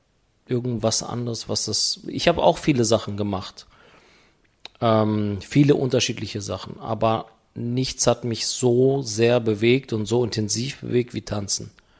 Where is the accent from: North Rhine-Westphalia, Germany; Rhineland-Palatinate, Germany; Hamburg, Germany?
North Rhine-Westphalia, Germany; Paderborn; Du, ich bin aus Paderborn ja.